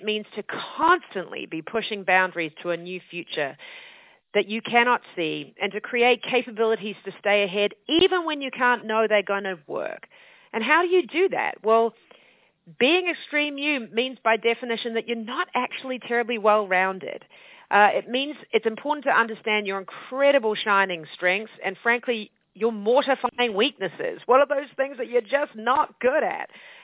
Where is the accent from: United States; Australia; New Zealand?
New Zealand; moved away; I'm actually from New Zealand, if any of you have heard of that amazing country at the bottom of the world.